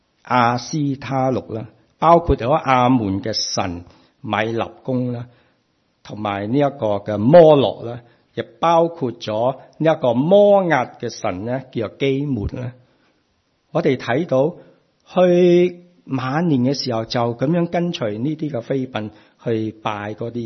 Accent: Hong Kong; 我们香港人，我不知道是广州人都是不是这么说，即是广东人

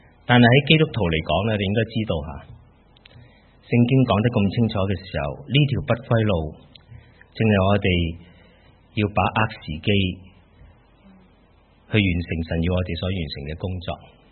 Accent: Hong Kong; now in New Zealand; 包括我们的家乡香港，包括我们现在所生活的纽西兰。

